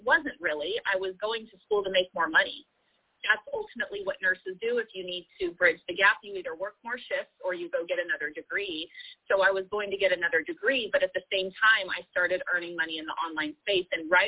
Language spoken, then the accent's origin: English; California, United States; now in Georgia, United States; I'm from Southern California, so I ended up moving to Georgia from California.